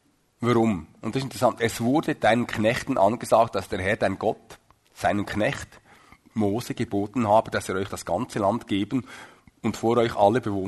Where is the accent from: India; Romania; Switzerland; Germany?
Switzerland; ist natürlich als Schweizer äußerst populär, hä? Unsere Politik ist ein einziger Riesenkompromiss.